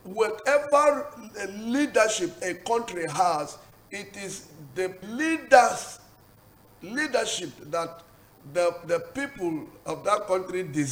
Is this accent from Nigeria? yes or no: yes; Nigeria; I'm a Nigerian too